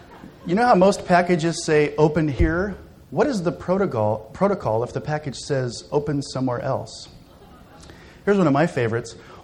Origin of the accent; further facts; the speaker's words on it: Chino, California, United States; It's nice to be back in Chino. I grew up in Chino, graduated from Chino High School.